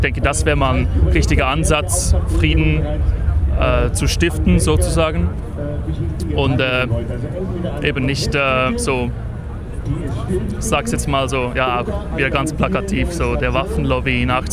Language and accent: German; Switzerland; Also vielleicht muss man sagen, wir sind aus der Schweiz, also wenn man es nicht schon gehört hat.